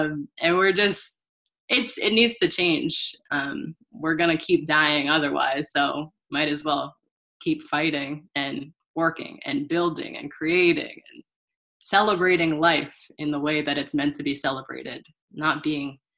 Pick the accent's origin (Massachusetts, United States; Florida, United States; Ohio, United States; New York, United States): Massachusetts, United States; Worcester; I'm from Worcester, Mass.